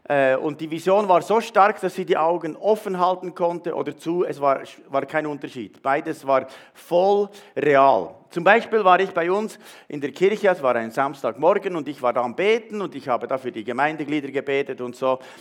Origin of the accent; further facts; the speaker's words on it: Spiez, Bern, Switzerland; ich habe mich sehr wohl gefühlt hier, wie bei uns in Spiez